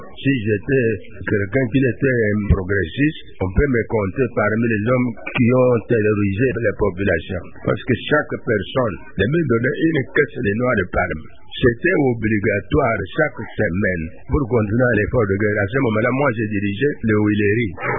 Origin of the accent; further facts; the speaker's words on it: Misumba, Kasaï, DR Congo; born there; Moi, je suis né à Misumba, territoire de Mweka.